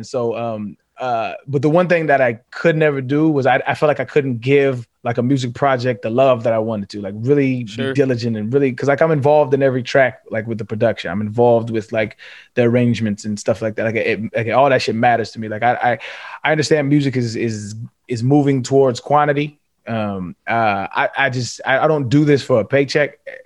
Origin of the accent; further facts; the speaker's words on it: United States; Like he's just dealt with an entirely different circumstance than I grew up with in America.